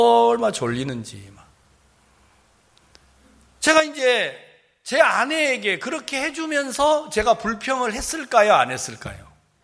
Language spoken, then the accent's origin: Korean; Jeolla, South Korea; 넌 고향이 어디냐? 그래가지고 전라도입니다.